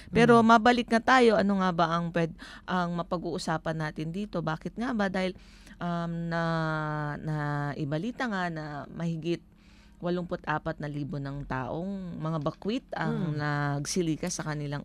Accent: Ilocos Region, Philippines; Kasi taga Pangasinan ako. Umabot talaga doon. Bata pa ako.

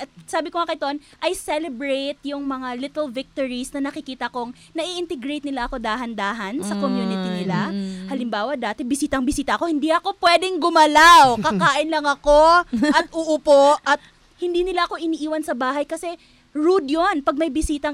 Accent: Cebu, Central Visayas, Philippines; hindi naman po kasi ako manobo or matigsalog, ako po ay laking Cebu. So, Bisaya ako.

